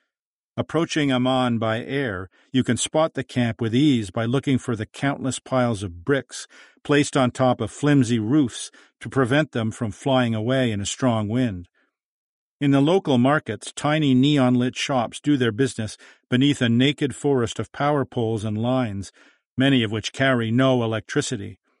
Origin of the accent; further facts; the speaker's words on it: Edmonton, Alberta, Canada; just like I did growing up in Edmonton.